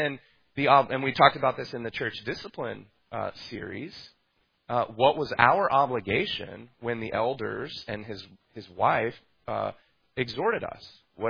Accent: Texas, United States; I'm from Texas.

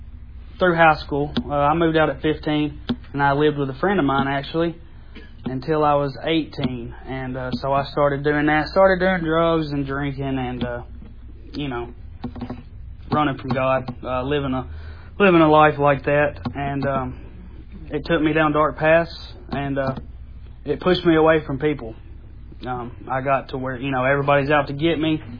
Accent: Tennessee, United States; Like you said, I'm from Tennessee. I grew up in a split home.

